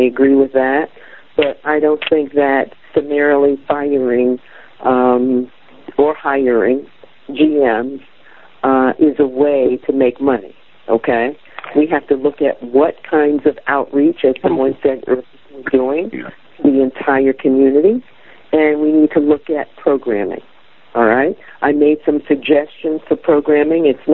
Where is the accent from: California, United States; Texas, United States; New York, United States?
New York, United States; Manhattan; Oh, I'm from Manhattan, and I know how to do it.